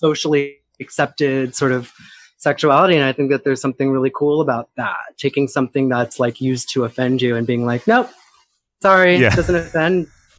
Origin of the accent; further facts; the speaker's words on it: Boston, Massachusetts, United States; I mean, I remember growing up in Boston, and queer was like the equivalent of the word faggot.